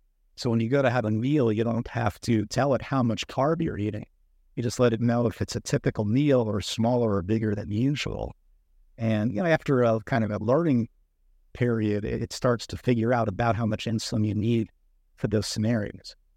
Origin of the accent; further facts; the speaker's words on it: Philadelphia, Pennsylvania, United States; Yeah, as you know, I'm from Philadelphia, where it's always sunny.